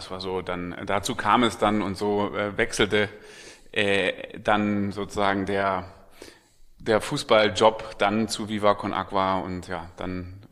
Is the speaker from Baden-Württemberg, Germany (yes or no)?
yes; Stuttgart, Baden-Württemberg, Germany; Ja, ich bin in Stuttgart geboren und habe dann dort auch Abitur gemacht